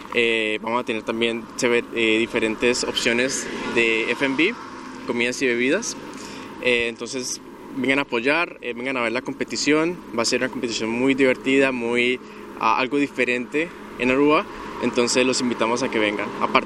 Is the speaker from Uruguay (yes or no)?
no; Colombia; soy de Colombia